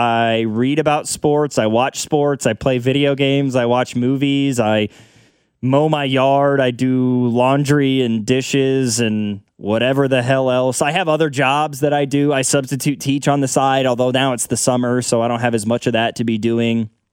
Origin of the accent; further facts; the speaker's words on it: Lawson, Missouri, United States; I grew up in Lawson. I know a lot of people may not even know where that is. I always just say it's near Excelsior Springs, And if people don't know where Excelsior Springs is, I say I'm from Kansas City because it's just easier that way, right?